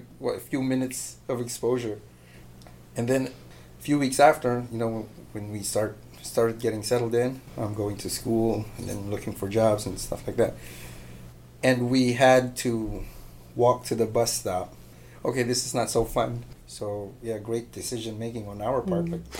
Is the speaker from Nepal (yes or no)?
no; Philippines; English is a second language; growing up in the Philippines, like Philippines is all summer